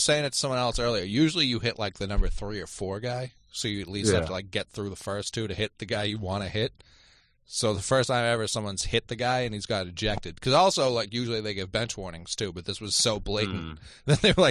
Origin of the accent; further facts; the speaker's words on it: New England, United States; Growing up in New England, you heard that name a lot.